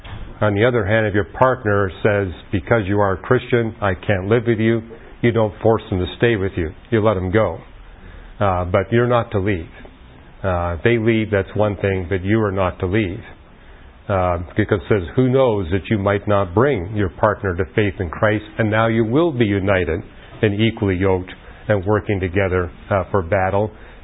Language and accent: English; Canada; when I was a child growing up in Canada, divorce was not easy.